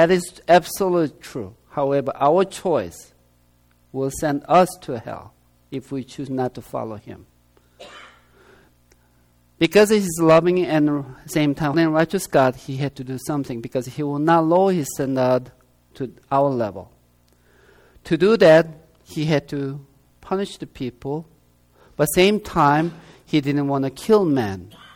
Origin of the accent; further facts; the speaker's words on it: South Korea; I came from South Korea